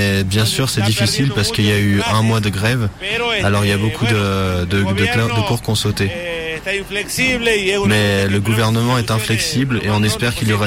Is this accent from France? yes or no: no; Rosario de la Frontera, Salta, Argentina; Moi, je suis de Rosario de la Frontière, au sud de la province de Salta, à côté de Tucumán.